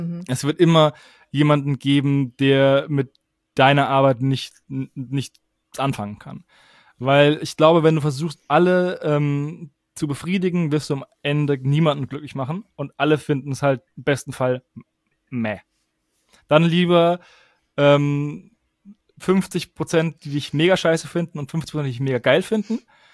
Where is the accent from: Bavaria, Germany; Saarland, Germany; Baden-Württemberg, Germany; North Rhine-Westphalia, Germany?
Bavaria, Germany; Würzburg; Ich komme aus Würzburg.